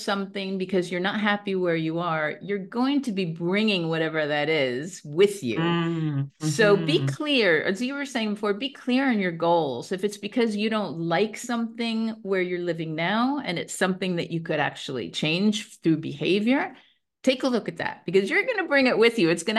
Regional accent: New York, United States; now in Spain; I'm from New York. When it becomes dark, we're supposed to be at home.

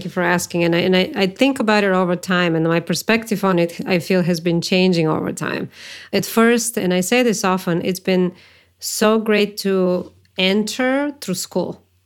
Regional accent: Bulgaria; moved away as an adult; now in United States; I'm from Bulgaria originally. My very first job was there in that market, in an advertising agency, then moved to New York

